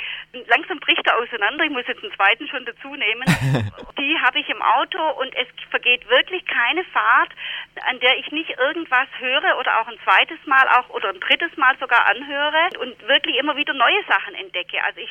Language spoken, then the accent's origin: German; Baden-Württemberg, Germany; Meine liebe Mama, die hatte ein Lebensmittelgeschäft in meinem Dorf, wo ich herkomme, in der Nähe von Stuttgart.